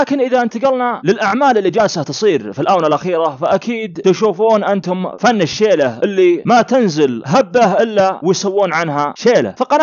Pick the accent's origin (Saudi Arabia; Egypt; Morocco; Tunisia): Saudi Arabia; أخبار الفن الشعبي عندنا في المملكة العربية السعودية